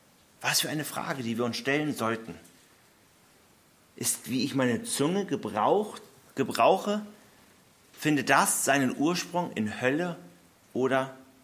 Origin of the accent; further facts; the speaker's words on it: Hamburg, Germany; Ich glaube, es sind einige Hamburger hier unter uns. Ich bin ein stolzer Hamburger.